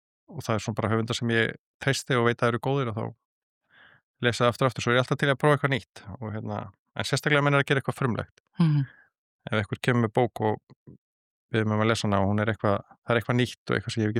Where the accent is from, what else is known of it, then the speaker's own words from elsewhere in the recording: Kópavogur, Capital Region, Iceland; Ég er alinn upp í Kópavogi til 13 ára aldurs í Hjallakverfinu og ég fætti svona reyndar í Reykjavík en ég man ekki eftir því hérna fyrstu árunum en ég man bara eftir upphaldi í Kópavogi frábæru hverfi sem var rosa mikið af krökkum